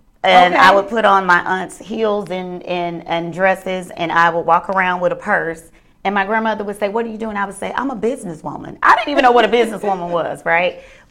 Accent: Atlanta, Georgia, United States; But I'm an original native from Atlanta, from SWAT. Southwest Atlanta, Georgia.

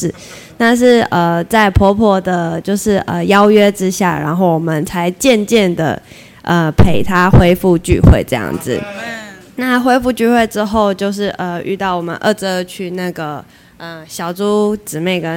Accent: Taitung County, Taiwan; now in Linkou, Taiwan; 平常就是在林口那边，我是从台东嫁人上来的

